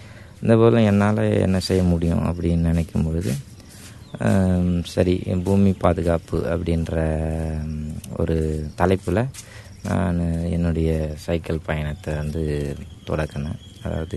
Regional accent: Auroville, Tamil Nadu, India; நான் ஆரோவில் இருக்கேன். நான் இங்கே சின்சாரிட்டின் ஆரோவில் ஒரு கம்யூனிட்டியாக தங்கியிருக்கிறேன். நான் சின்ன வயசுலேருந்தே இங்கே பிறந்து வளர்ந்த பையன்.

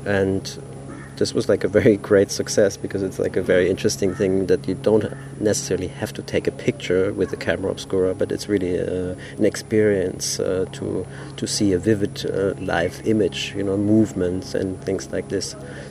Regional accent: Berlin, Germany; I'm from Berlin, and normally I work in different visual contexts.

